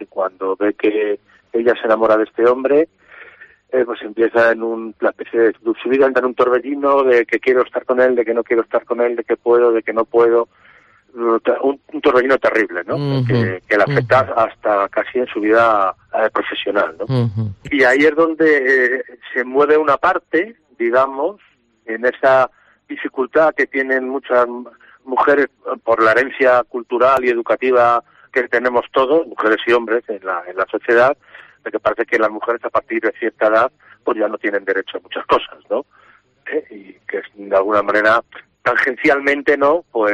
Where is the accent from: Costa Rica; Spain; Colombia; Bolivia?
Spain; Madrid, Community of Madrid; now in Castellón, Spain; yo soy de Madrid, aunque llevo 30 años viviendo en 31, o sea, para ser más exacto, viviendo en Castellón.